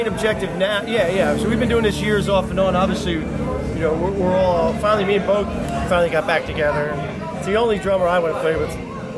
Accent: Philadelphia, Pennsylvania, United States; we come from Frankfurt, some neighborhoods in Philadelphia

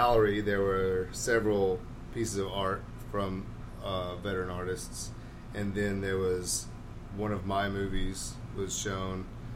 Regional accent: Tennessee, United States; moved away as an adult; Okay, well, I'm actually originally from Tennessee. I joined the Air Force when I was 19. I went off to California

